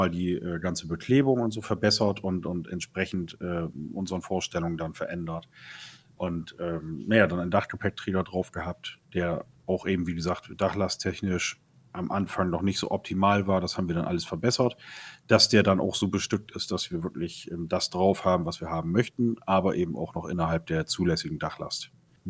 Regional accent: Bremen, Germany; komme aus Bremen

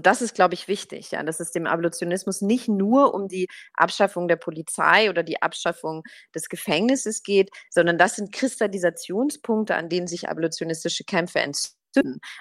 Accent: Germany; Ich bin in Deutschland groß geworden

